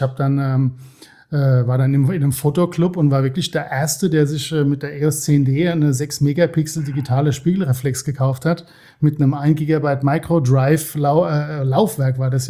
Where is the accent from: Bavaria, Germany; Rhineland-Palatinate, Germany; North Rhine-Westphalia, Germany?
Rhineland-Palatinate, Germany; Worms; born there; now in Osthofen, Germany